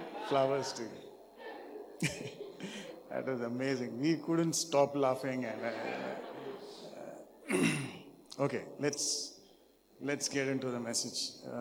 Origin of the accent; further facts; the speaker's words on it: Mumbai, Maharashtra, India; By the way, I come from Bombay and the name of the place where I come from is called as Thana.